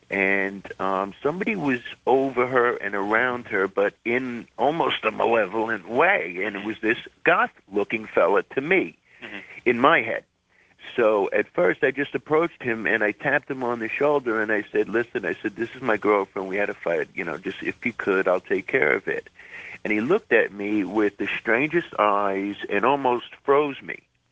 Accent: Bronx, New York, United States; born and raised in the Bronx and all this silliness.

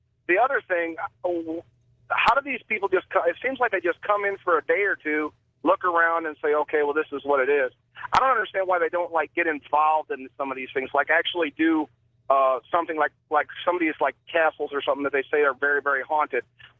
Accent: St. Louis, Missouri, United States; moved away as an adult; now in Ohio, United States; And I'm originally from St. Louis. I moved to the Buckeye about 9 years ago.

